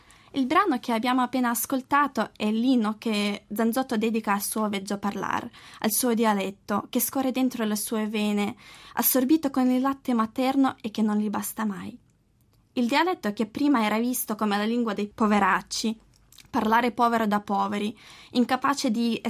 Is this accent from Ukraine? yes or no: yes; Ukraine; vengo da Ucraina